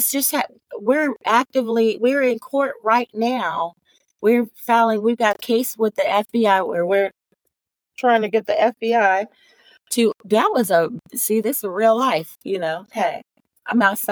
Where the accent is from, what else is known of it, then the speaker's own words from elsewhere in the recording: Kansas City, United States; One of the things that as a young person growing up in Kansas City, I became an advocate because of the experiences that I had.